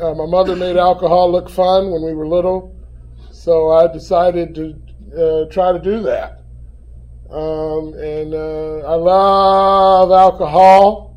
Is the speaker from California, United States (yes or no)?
yes; Los Angeles, California, United States; I was born in Los Angeles, California. I'm from L.A. Don't I look like it? And born in L.A.